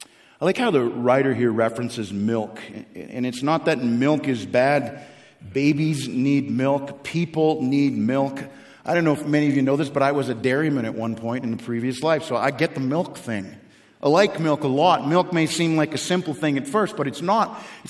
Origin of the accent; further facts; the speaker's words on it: Canada; there was less than 200 people in the town that I grew up in Canada.